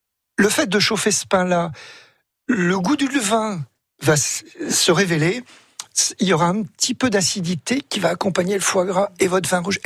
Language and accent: French; Grand Est, France; born there; je suis né quand même en Meuse du Nord, où chez nous, on mange pas le pain de seigle avec le foie gras